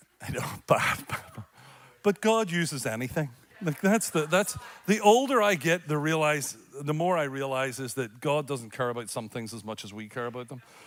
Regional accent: Northern Ireland, United Kingdom; So we're from Northern Ireland.

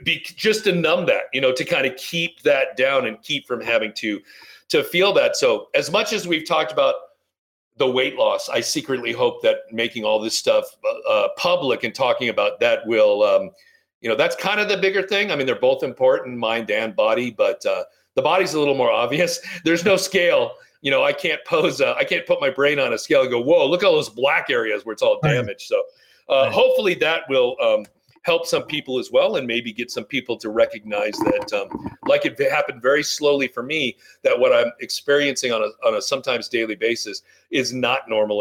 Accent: Downey, California, United States; no, Southern California, here in Southern California, this little city called Downey.

